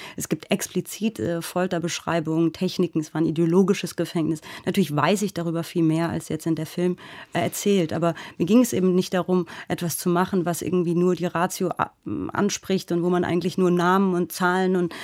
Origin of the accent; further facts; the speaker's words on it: Germany; Ich bin ja eben auch Kind von einem jüdischen Stiefvater, der Kind von Shoah-Überlebenden ist. Ich bin Deutsche, die hier groß geworden ist.